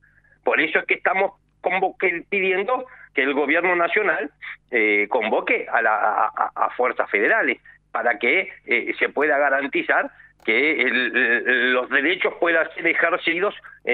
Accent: Río Negro, Argentina; somos ciudadanos rionegrinos, patagónicos, argentinos

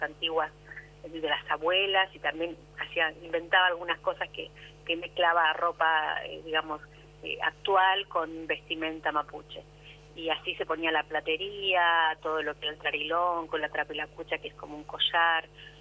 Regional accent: Patagonia, Argentina; inclusive siendo patagónica

